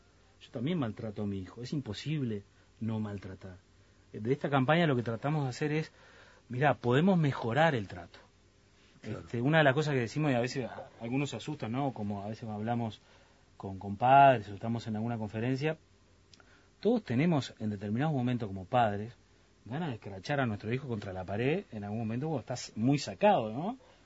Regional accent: Progreso, Canelones, Uruguay; now in Montevideo, Uruguay; Yo soy de Progreso, Canelones.

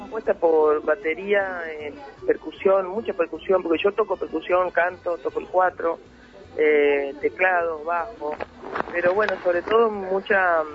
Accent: Córdoba, Argentina; me meto, digamos, con el folclore de Argentina y de Córdoba, de donde soy

